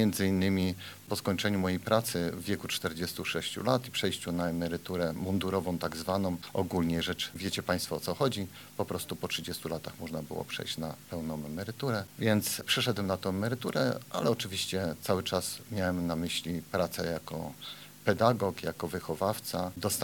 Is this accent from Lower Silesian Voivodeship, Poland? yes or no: yes; Jelenia Góra, Lower Silesian Voivodeship, Poland; born there; przyszedłem na świat w 64 roku, dokładnie 25 października i urodziłem się w Jeleniej Górze.